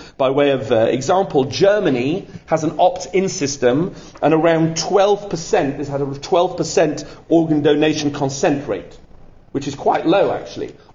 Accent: United Kingdom; I, of course, have a different situation here because I'm British

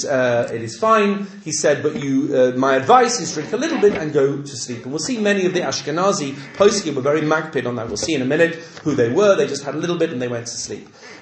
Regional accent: England, United Kingdom; now in Israel; I grew up in England, I don't know what it's like in other places

